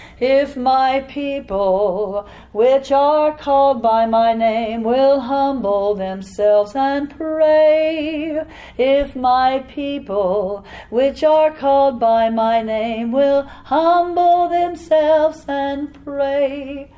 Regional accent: Illinois, United States; and she was from St. Louis, and I was from Illinois.

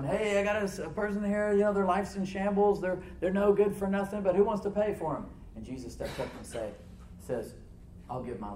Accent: United States; I could have been born anywhere, Suzette, but I'm an American.

